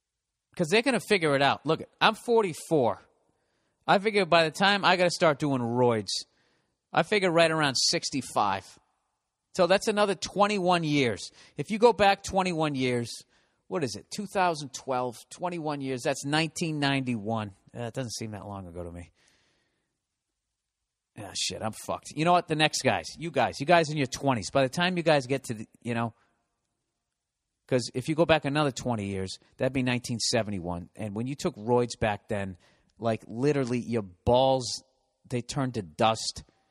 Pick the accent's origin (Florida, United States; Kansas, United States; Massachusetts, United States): Massachusetts, United States; Boston; accent: Boston; My Boston accent coming back.